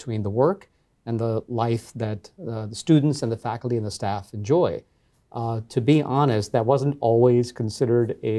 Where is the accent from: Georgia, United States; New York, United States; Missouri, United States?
New York, United States; Brooklyn; I think it has to do with growing up in Brooklyn.